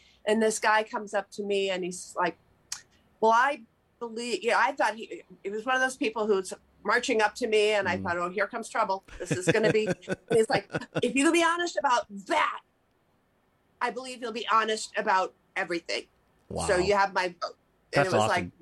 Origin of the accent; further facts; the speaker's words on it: Madison, Wisconsin, United States; And so when I returned to Mad